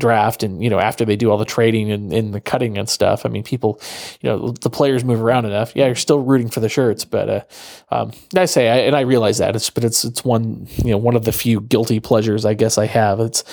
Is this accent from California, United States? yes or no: yes; California, United States; I know about only because, again, I'm from the Bay Area, and they do have an Arena Football League down there, the San Jose SaberCats.